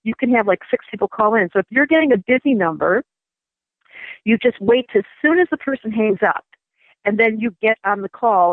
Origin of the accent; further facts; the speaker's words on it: Michigan, United States; I'm from Michigan. I grew up in Michigan